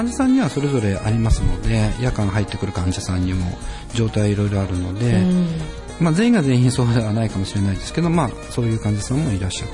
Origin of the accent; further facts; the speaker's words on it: Aichi, Japan; 三河地区になります。